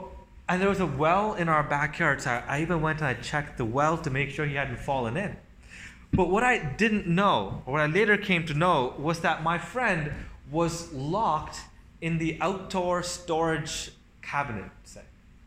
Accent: India; born there; as many of you know, I was born in India.

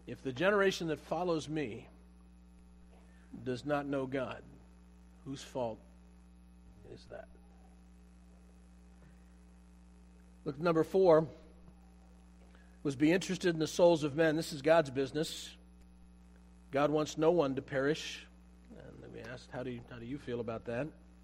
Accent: Pennsylvania, United States; moved away as an adult; We grew up in Pennsylvania. My family was from Pennsylvania, the western part. We have mountains and hills, and we had snow also.

